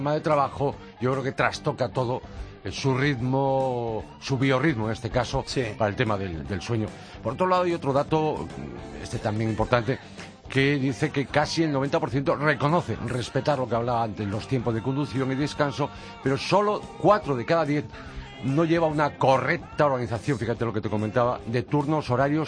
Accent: Galicia, Spain; ese marisco de mi tierra, ya. De Galicia

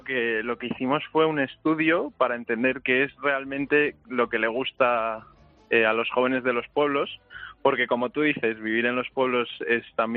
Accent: Quesada, Andalusia, Spain; Pues yo justo mañana me voy a mi pueblo, a Quesada, en Jaén.

